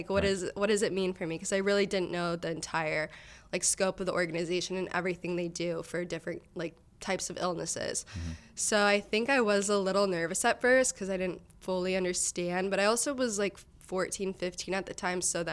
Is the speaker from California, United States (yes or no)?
no; Sarasota, Florida, United States; because I grew up in Sarasota, so we flew out of Tampa